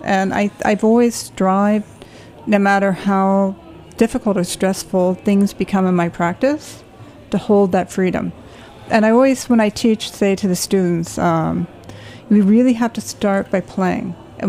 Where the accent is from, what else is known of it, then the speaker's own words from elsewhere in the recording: Pennsylvania, United States; also born or lived in Abilene, Texas; now in New York, United States; I came here from Pennsylvania. I grew up in the Poconos. I was born in Texas. My mother's whole family's in Texas. I was born in Abilene. But I grew up in the Pocono Mountains